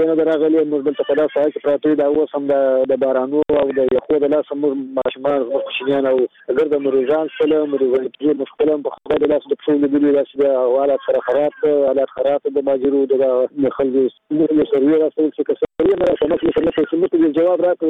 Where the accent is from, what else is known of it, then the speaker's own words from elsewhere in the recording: Badghis, Afghanistan; now in Herat, Afghanistan; د بادغس ولایت امرغاز ولسوالۍ یم. زه اوس اوسېدونکی په هرات کښې یم د شدایي وسط په جادو کښې